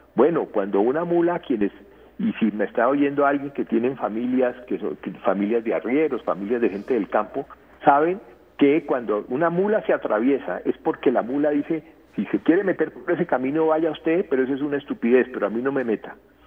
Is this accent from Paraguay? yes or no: no; Popayán, Cauca, Colombia; en Popayán, de donde yo soy, decimos muy achantados